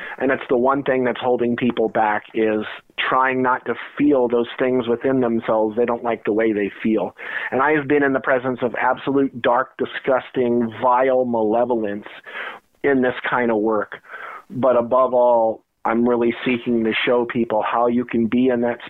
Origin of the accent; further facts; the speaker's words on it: New Jersey, United States; a lot of my work lately is starting to get deeper into, you know, my childhood growing up in New Jersey.